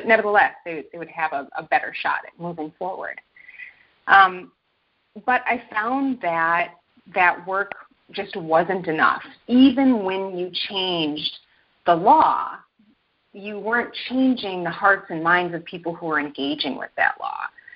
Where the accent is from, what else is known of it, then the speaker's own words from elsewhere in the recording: Sioux Falls, South Dakota, United States; And as I said, I grew up in South Dakota, where there wasn't much to do other than get into trouble